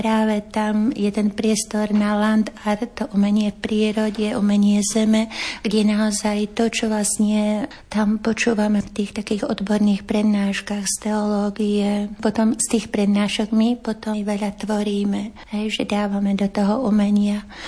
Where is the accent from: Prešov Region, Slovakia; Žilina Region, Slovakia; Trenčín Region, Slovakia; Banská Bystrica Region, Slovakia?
Žilina Region, Slovakia; Chlebnice; Ja som od malého dievčatka vyrastala naozaj na takých krásnych poliach a lúkach u nás na Orave, v krásnej dedinke Chlebnice.